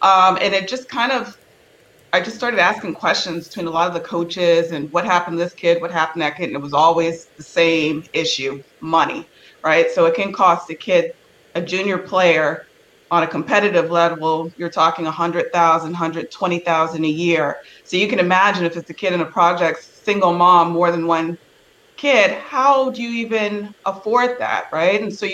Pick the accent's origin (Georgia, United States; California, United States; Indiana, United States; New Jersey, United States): California, United States; Los Angeles; And I myself, I grew up in Los Angeles and the suburbs, so I like to keep a little bougie-ness involved at all times